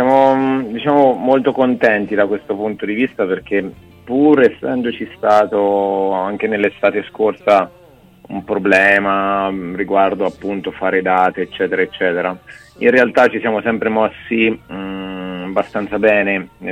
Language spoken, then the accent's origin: Italian; Perugia, Umbria, Italy; born there; io e Diego siamo proprio nati qui a Perugia